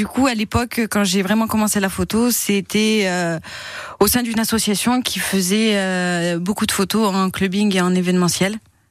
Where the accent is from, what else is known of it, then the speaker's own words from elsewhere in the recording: Carpentras, Provence-Alpes-Côte d'Azur, France; Alors moi, je suis 100% vauclusienne. Je suis née à Carpentras, j'ai grandi à Carpentras et après, je suis partie pour mes études.